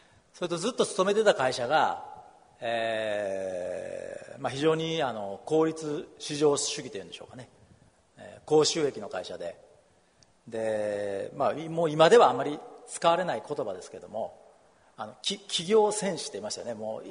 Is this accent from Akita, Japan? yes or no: no; Osaka, Japan; タイで洗礼を受けました。で、もともとはずっと生まれも育ちも大阪なんですけども、典型的な日本人の家庭というんですか